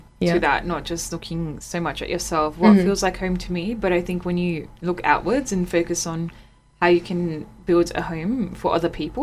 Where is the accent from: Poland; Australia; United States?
Australia; I'm from Australia, and we just connected, crossed paths.